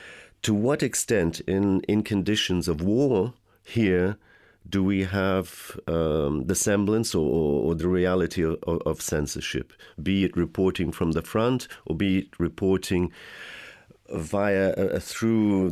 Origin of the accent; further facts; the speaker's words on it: United Kingdom; I'm from Britain.